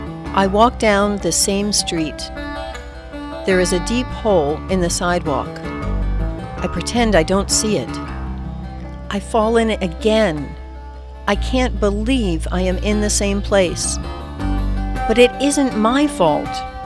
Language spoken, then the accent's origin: English; Cumberland, Maryland, United States; Thanks to my friends Ernest Casella and Tomeo Sasaki from my hometown of Cumberland, Maryland, for that recommendation.